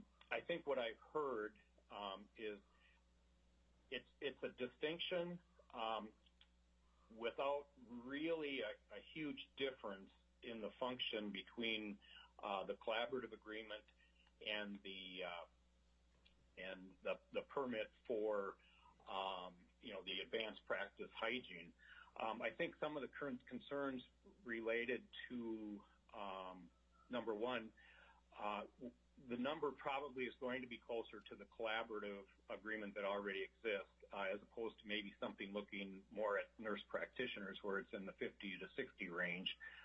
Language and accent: English; Fairbanks, Alaska, United States; I'm from Fairbanks